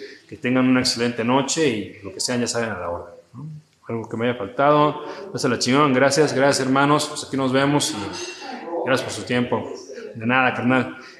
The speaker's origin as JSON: {"language": "Spanish", "town": "Guadalajara", "region": "Jalisco", "country": "Mexico", "tie": "born or raised there", "said": "estoy en Guadalajara, que es mi ciudad natal, y aquí está mi familia"}